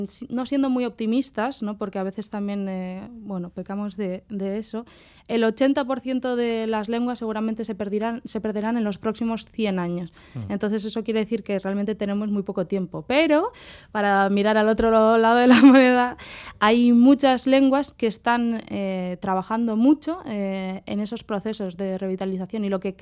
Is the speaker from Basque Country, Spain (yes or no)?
yes; Basque Country, Spain; Como pueblo vasco tenemos una experiencia